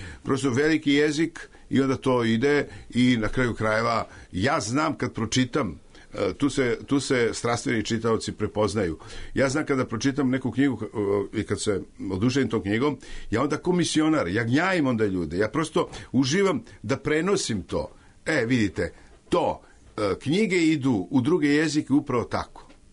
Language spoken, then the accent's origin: Serbian; Pula, Istria County, Croatia; also born or lived in Belgrade; ja sam tad živio u Puli i onda to tamo sam i odrastao. Ja sam rođen u Beogradu, sa 5 godina sam otišao